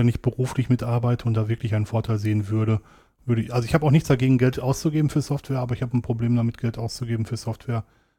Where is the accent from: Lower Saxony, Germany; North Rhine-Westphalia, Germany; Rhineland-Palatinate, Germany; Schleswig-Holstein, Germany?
North Rhine-Westphalia, Germany; ich komme aus dem Ruhrgebiet. Das Ruhrgebiet ist durch den Strukturwandel, sind da sehr viele Leute arbeitslos geworden.